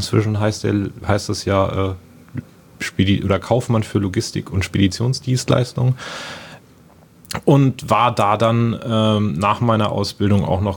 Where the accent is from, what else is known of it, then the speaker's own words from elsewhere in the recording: Itzehoe, Schleswig-Holstein, Germany; born there; also born or lived in Krempeheide; now in Lübeck, Germany; Geboren bin ich tatsächlich in Itzehoe aufgewachsen, oder das erste Jahr meines Lebens habe ich in Krempeheide verbracht. kleines Dorf wird keiner kennen. Was die Leute eher kennen, liegt bei Wacken.